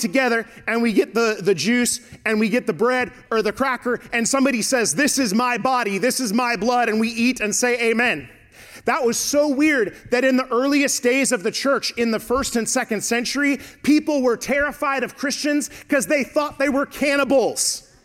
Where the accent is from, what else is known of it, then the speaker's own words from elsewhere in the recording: California, United States; See, I grew up in Southern California, and I did not grow up Southern Baptist, okay?